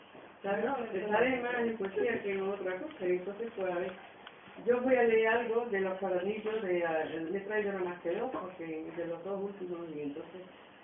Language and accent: Spanish; Santa Amalia, Extremadura, Spain; soy de Santa Amalia, soy de Santa Amalia, por si no lo había dicho